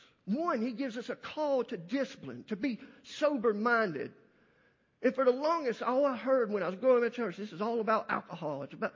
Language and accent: English; Ireland; I'm Irish. I have a temper quicker than anything